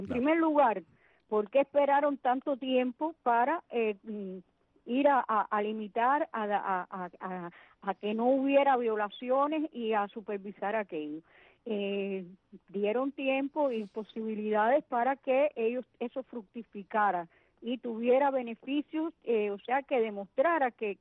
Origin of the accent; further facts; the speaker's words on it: Cuba; somos cubanos que queremos expresar lo mejor para nuestro país